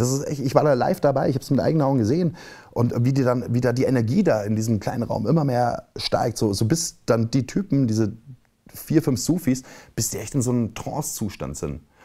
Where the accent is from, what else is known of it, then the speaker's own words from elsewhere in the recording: Bavaria, Germany; Das ist ja wie in meiner Heimat in Bayern.